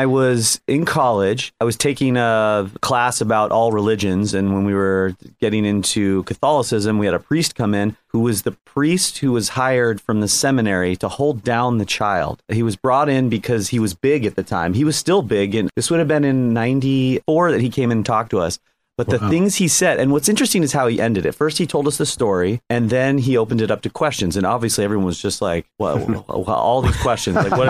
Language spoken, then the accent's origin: English; Sierra Madre, California, United States; I had a paper route delivering the Star News in Pasadena. I grew up in Sierra Madre.